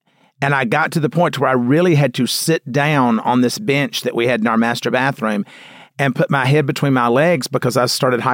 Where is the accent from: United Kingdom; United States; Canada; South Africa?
United States; the South; I was raised in the South, and, you know, where children were to be seen and not heard.